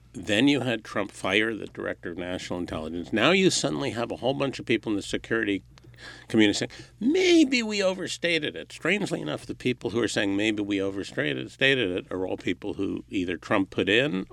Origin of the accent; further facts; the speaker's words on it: New York, United States; Hey, I'm from New York. I'm happy to be interrupted.